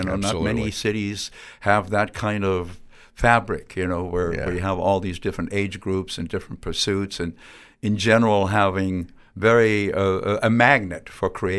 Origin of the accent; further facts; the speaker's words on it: Germany; I was a kid growing up in West Germany. I came across American rock and roll on the Armed Forces Radio Network, heard things like